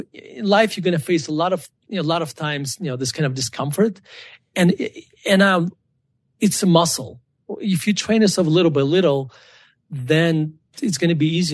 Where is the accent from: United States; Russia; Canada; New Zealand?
Russia; So when I grew up in Russia, I only had Pepsi or Coke once when I was like 16 years old